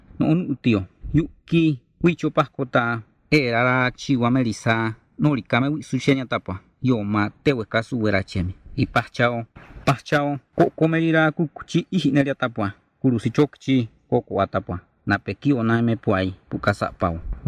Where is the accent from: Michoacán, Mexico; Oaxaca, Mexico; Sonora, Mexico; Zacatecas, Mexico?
Sonora, Mexico; Mesa Colorada; also born or lived in Mochivampo; En la actualidad tengo 30 años. Nací en Mochivampo, Álamos, Sonora, el día 21 de febrero de 1975. Yo soy de Mesa Colorada